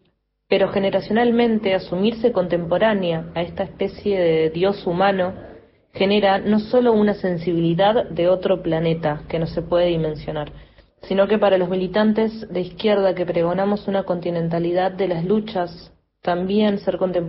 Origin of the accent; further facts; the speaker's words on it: Uruguay; Soy una uruguaya muy peronista.